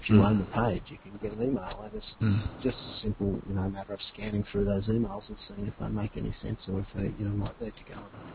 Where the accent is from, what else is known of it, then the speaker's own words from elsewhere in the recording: Australia; I'm an Australian trainer.